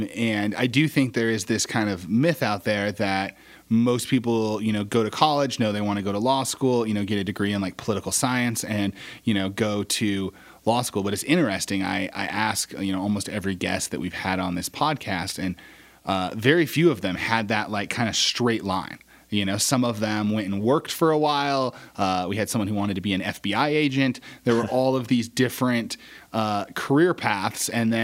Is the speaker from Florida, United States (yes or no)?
no; Casper, Wyoming, United States; I grew up in Casper, Wyoming, and I had a dream since I was like six that I was going to live in San Francisco.